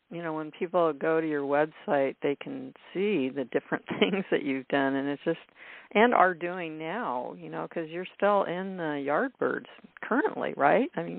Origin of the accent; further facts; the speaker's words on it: California, United States; also born or lived in Palo Alto; I've been in California my entire life. And I was born in Palo Alto, California, but we moved to Shasta County when I was only 5 and a half. So I was living out in the country